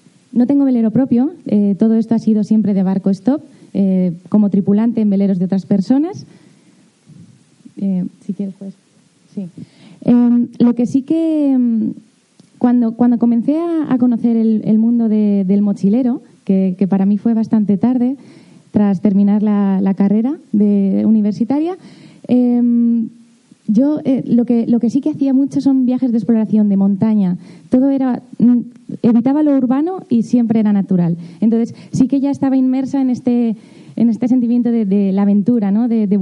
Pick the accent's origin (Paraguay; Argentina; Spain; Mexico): Spain; Castellón de la Plana, Valencian Community; estuve buscando en todos los conocidos, que soy de Castellón